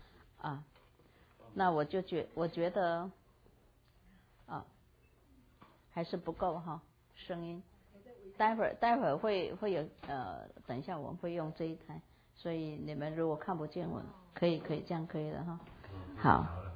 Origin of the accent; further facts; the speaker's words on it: Taiwan; 台湾是可以说是我们土生土长的地方。